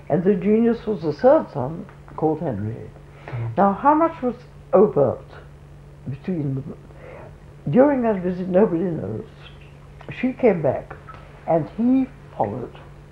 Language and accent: English; Brixton, London, United Kingdom; born there; In 1884, they lived in Brixton. I was born in Brixton in 1887.